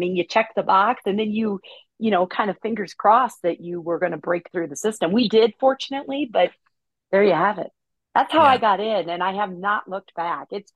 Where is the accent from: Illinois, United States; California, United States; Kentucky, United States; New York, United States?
Illinois, United States; Belleville; I'm the oldest of 10 kids, and I grew up in Belleville, Illinois, which is 5 minutes, a stone's throw from St. Louis, Missouri.